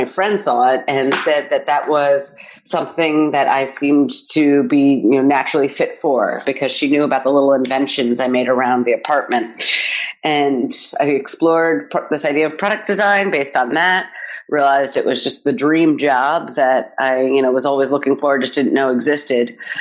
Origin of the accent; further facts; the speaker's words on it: New York, United States; So I'm from New York originally, the suburbs just outside the city.